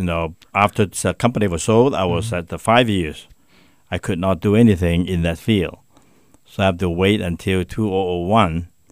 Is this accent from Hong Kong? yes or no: yes; Hong Kong; born there; Actually, I was born in Hong Kong.